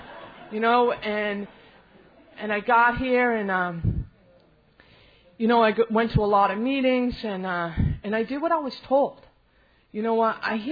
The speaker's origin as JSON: {"language": "English", "town": "Framingham", "region": "Massachusetts", "country": "United States", "tie": "born there", "said": "I was born in Framingham State Prison. My mother was an inmate, and I spent the first nine months of my life in prison."}